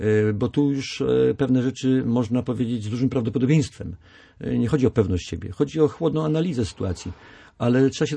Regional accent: Nowy Staw, Pomeranian Voivodeship, Poland; born there; Nowego Stawu, Malborka, tam gdzie się urodziłem, w Nowym Stawie

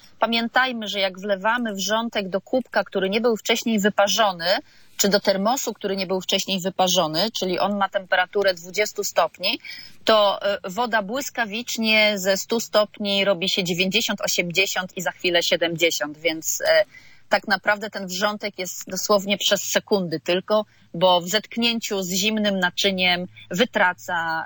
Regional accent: Gdańsk, Pomeranian Voivodeship, Poland; ja też przecież jestem z Pomorza, z Gdańska, dużo wilgoci

